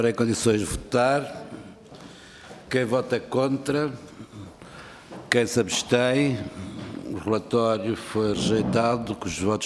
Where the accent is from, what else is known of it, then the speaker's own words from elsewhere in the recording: São Paulo, Brazil; Sou de São Paulo, nada de importante.